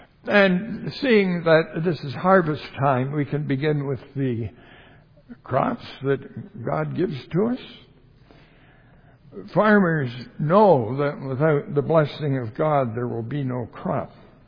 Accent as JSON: {"language": "English", "region": "British Columbia", "country": "Canada", "said": "I'm from the Okanagan, you see."}